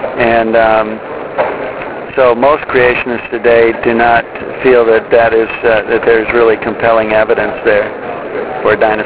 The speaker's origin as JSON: {"language": "English", "region": "Minnesota", "country": "United States", "tie": "born or raised there", "said": "Well, I grew up in Minnesota in a church-going family"}